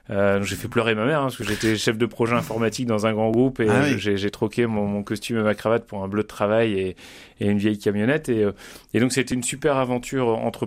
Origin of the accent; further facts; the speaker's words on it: Hauts-de-France, France; j'ai 46 ans, je suis originaire du Nord